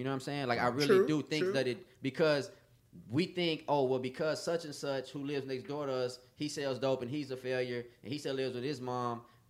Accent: Houston, Texas, United States; Okay, like, I grew up in South Park, right?

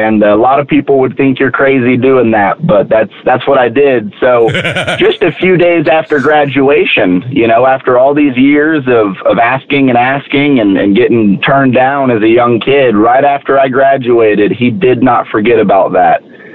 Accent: Spring, Texas, United States; born there; So I was born in Spring, Texas. My dad is a pastor, so we opened up a church up here, and so we really got involved in the area and in the community.

